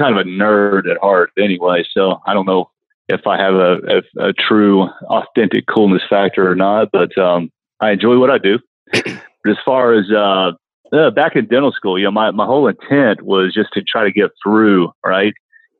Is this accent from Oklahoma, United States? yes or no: yes; Oklahoma, United States; accent: Southern; I practice in Tulsa, Oklahoma, born and raised in Oklahoma. So you guys are probably picking up a little bit of a Southern accent, and that's me, the Asian guy with the Southern accent.